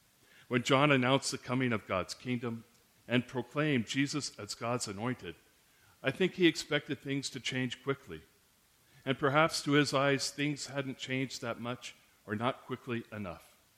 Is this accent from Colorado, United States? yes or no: yes; Colorado, United States; As you may know, I grew up in Colorado, so I kind of inherited being a Denver Broncos fan